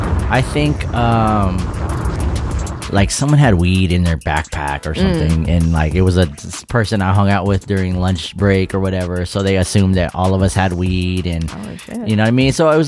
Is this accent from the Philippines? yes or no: yes; Philippines; I'm Filipino, man. No, I haven't been arrested.